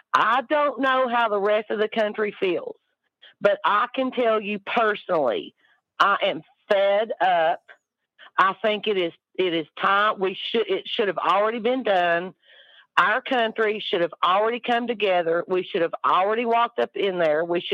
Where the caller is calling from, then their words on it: Dandridge, Tennessee, United States; from Dandridge, Tennessee.